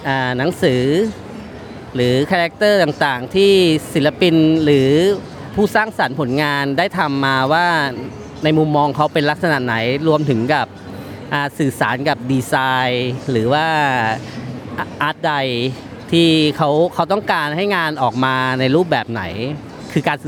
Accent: Bangkok, Thailand; born there; ผมเกิดที่กรุงเทพนะฮะ

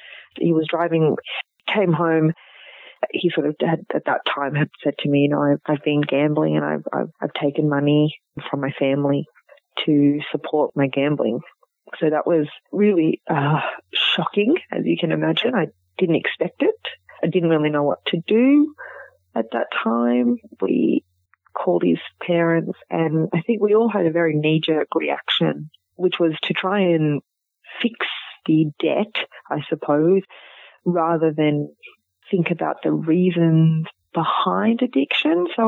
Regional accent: Canberra, Australian Capital Territory, Australia; I grew up in Canberra, born and raised in Canberra. My parents are of Indian background. My dad migrated here in the 70s, and my mum and he got married in the early 80s, and they settled in Canberra.

